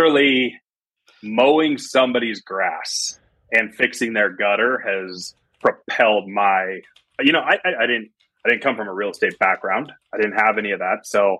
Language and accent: English; California, United States; I moved out from Northern California out here. You know, if somebody back in from my hometown said, you know … would be selling luxury real estate one day